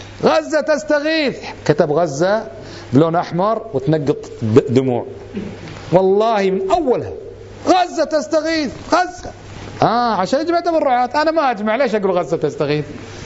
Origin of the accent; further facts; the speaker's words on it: Kuwait; طبعا احنا كويتيين مديوس ببطننا مشردين